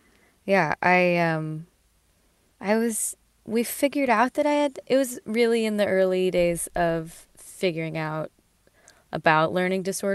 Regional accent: Cambridge, Massachusetts, United States; also born or lived in Manhattan; Yeah, I was born in Manhattan, and then we quickly moved to Massachusetts, and that's where I really grew up, in Cambridge.

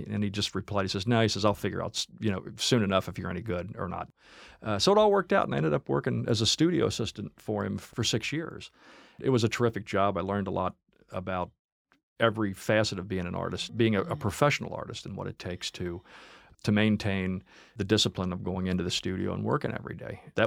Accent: Cincinnati, Ohio, United States; moved away; So I contacted him when I moved to New York, and I sent him a letter out of the blue. I told him I was from Cincinnati

